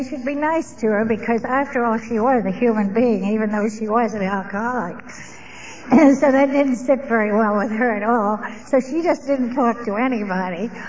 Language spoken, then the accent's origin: English; Sydney, New South Wales, Australia; born there; moved away; I was born in April in the fall, and that was in Sydney, Australia.